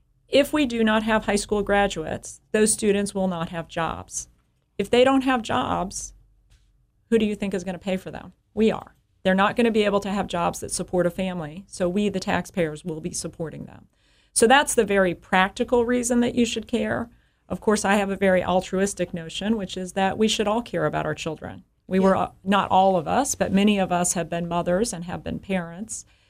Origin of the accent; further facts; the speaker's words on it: Colorado, United States; also born or lived in New Orleans / Albuquerque; I actually moved here from New Orleans. I'm originally from Colorado, but I moved around quite a bit.